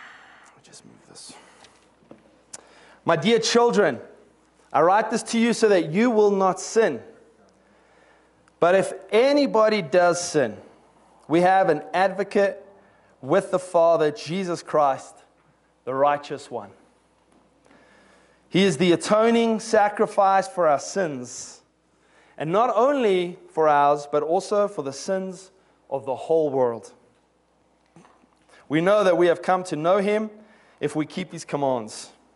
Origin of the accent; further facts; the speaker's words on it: South Africa; also born or lived in England; now in United States; I love South Africans more because I'm South African, okay?